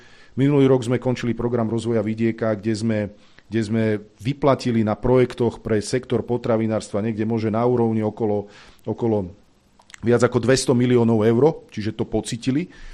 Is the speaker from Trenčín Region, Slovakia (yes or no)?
yes; Prievidza, Trenčín Region, Slovakia; Však ja som z Prievidze a mali veľkú mliekareň, my sme mali veľký bitúnok, pekareň ešte veľká